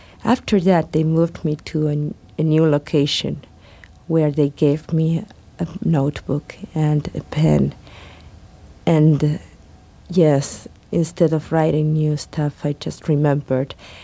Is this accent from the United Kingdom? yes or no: no; Bahía Blanca, Buenos Aires Province, Argentina; the headquarters of the army in my hometown of Bahía Blanca, the city in the south of Argentina.